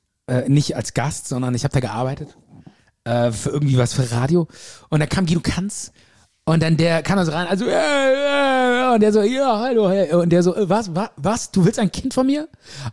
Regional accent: Cologne, North Rhine-Westphalia, Germany; Wir sind ja alle Kölsche Jungen

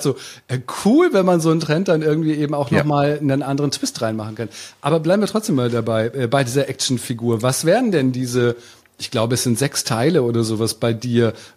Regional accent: Hamburg, Germany; für mich als Hamburger ist das natürlich sehr ungewohnt.

